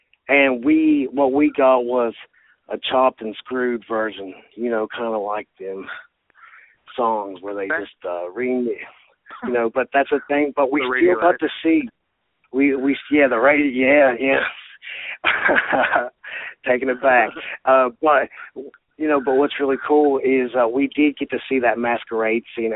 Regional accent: West Virginia, United States; and I'm from West Virginia. And, you know, whenever I'm driving through getting out of Charleston

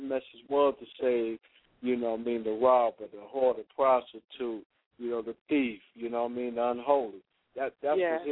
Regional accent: Detroit, Michigan, United States; I was raised on the streets of Detroit, too.

